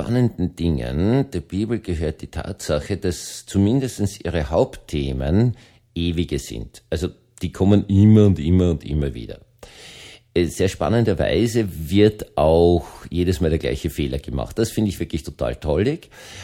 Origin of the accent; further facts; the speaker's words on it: Austria; Als Österreicher verstehe ich das total. Ich weiß nicht, ob ich es einem Deutschen erklären kann.